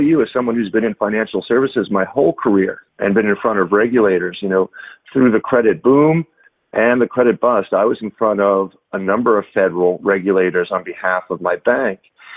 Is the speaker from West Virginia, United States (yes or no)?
no; New York, United States; born or raised there